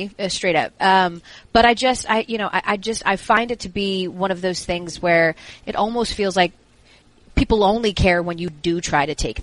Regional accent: Georgia, United States; I am from Georgia, so almost every major street is either named by a black dignitary or a Confederate soldier or general.

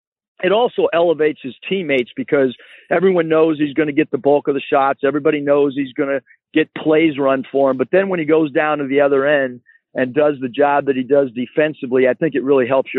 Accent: San Diego, California, United States; You know, growing up in San Diego, California, it was really hard to get me out of anything but a hoodie and a pair of shorts.

